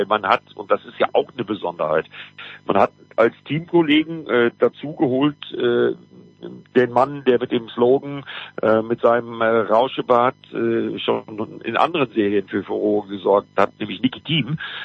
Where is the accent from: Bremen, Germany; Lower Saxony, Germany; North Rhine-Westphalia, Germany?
Bremen, Germany; für mich als Bremer